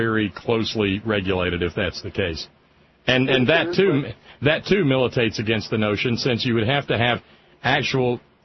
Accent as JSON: {"language": "English", "region": "Alabama", "country": "United States", "tie": "born or raised there", "said": "Back when I grew up down in Alabama, I lived in something called a dry county."}